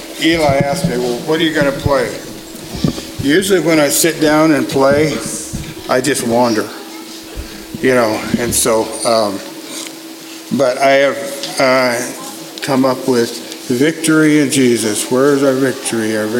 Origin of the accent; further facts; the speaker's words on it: Dove Creek, Colorado, United States; I'm from Dove Creek, Colorado. You know where that is? That's the bean capital.